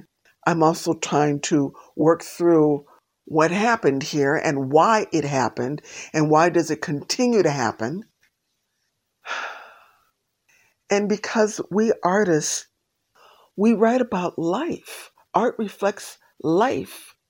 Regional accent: Minneapolis, Minnesota, United States; I grew up in Minneapolis. I'm second generation Minnesotan. My mother was born here. My father's from Kentucky.

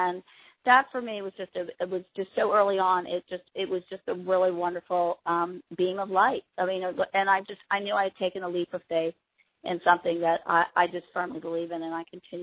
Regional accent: Charlottesville, Virginia, United States; So I was determined to do something in my hometown, or in my actual hometown, Charlottesville, Virginia.

